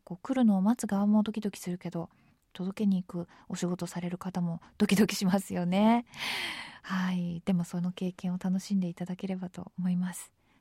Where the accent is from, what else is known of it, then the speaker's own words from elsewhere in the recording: Tokyo, Japan; まあ私は東京っ子なので、あんまり家にないものだったんですけれども